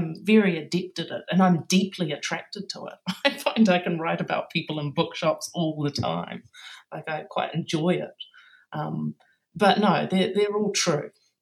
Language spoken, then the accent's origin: English; New Zealand; also born or lived in United Kingdom; I am a Kiwi. I'm a little bit more gauche, I think. I did used to come up against that a little bit when I lived in Britain.